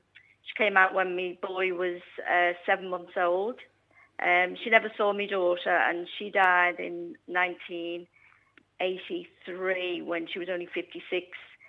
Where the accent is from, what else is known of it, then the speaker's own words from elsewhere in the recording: Liverpool, North West England, United Kingdom; moved away as an adult; I'm so proud that I come from Liverpool, because it's just the best city.